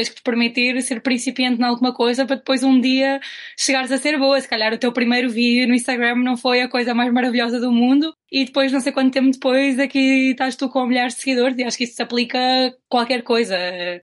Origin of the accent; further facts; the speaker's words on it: Lisbon, Portugal; porque eu sou de Lisboa, portanto não conhecia tanto o norte.